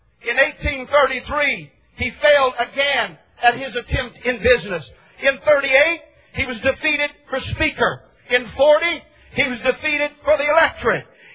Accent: Michigan, United States; while traveling from the state of Florida back to my home state of Michigan.

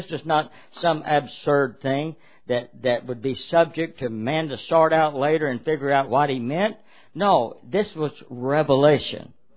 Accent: the South, United States; I was raised in the South, and there was hatred being manifested.

